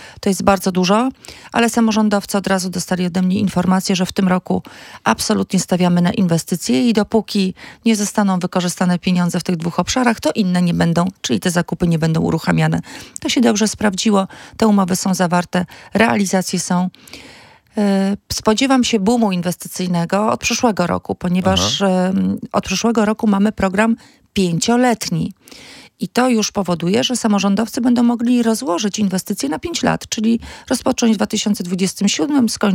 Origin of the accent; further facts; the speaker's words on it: Pomeranian Voivodeship, Poland; Jestem Kaszubką. Mam dziadków z Kaszub. Generalnie moja rodzina pochodzi z Kaszub ze strony mamy i taty.